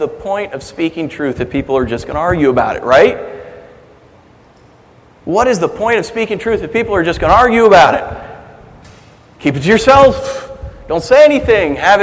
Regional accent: East Coast, United States; I'm from the East Coast and then the West Coast, and I just have a hard time calling it pop.

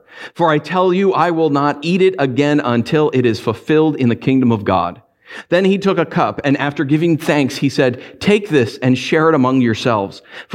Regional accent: United States; Because I'm not America. Right? I'm an American, but I don't represent the whole of America.

